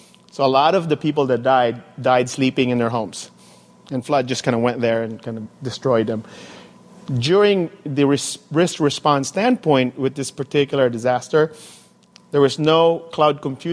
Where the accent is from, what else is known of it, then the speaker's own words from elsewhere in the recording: Cagayan de Oro, Northern Mindanao, Philippines; I grew up in Cagayan de Oro, in the Philippines.